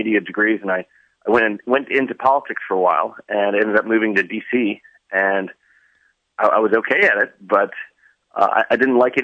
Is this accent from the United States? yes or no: yes; Richmond, Virginia, United States; also born or lived in Charlottesville; I'm from Richmond. Moved out to Charlottesville to go to school